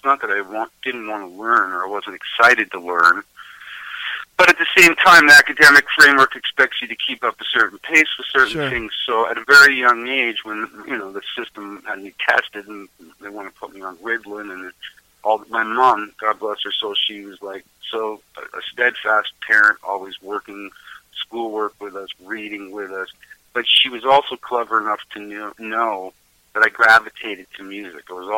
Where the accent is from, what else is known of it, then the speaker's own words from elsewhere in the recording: Markham, Ontario, Canada; now in Melancthon, Canada; I grew up in Markham. I was sort of born, bred, hatched, raised, incubated, however you want to look at it, and made the transition up here about 14 years ago. Just because I grew up in a rural farming community